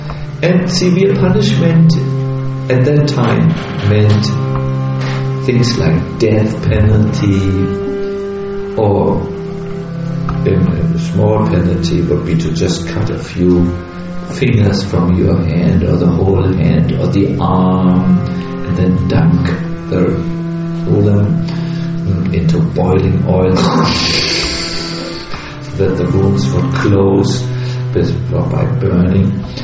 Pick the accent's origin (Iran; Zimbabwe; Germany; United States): Germany; I'm sorry, we are from Germany. We are a little bit drastic.